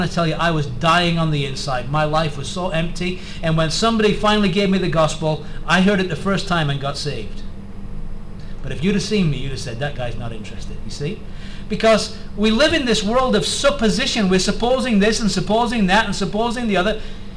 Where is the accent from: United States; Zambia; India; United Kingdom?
United Kingdom; England; even though I'm an Englishman